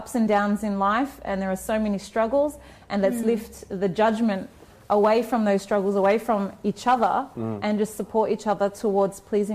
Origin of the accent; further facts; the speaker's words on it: Australia; my sense of identity as a woman, as an Australian, as a Muslim, my cultural identity